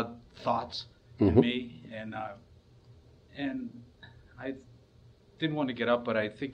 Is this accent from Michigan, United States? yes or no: no; White Plains, New York, United States; I'm not from here, I'm from White Plains, New York